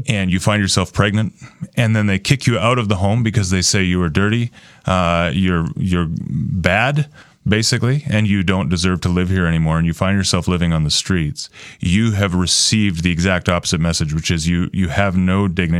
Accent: Canada; now in Albuquerque, United States; I am Canadian. Very proud of it. And I've been in Albuquerque for about 7 years now.

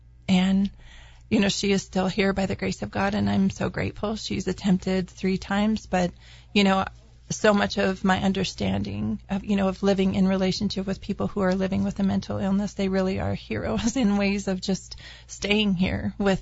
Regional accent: New Mexico, United States; In my home state of New Mexico, it is the leading cause of death for youth aged 17 to 24.

